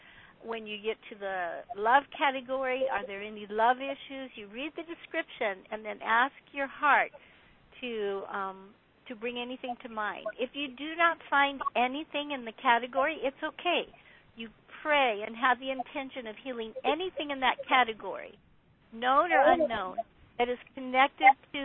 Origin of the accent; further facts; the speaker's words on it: San Luis Obispo, California, United States; I was born and raised in San Luis Obispo.